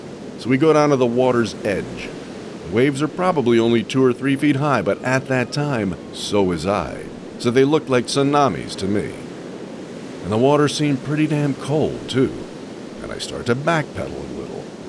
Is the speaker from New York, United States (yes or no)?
yes; New York, United States; And to me, growing up in New York, summer meant mostly one thing, the beach.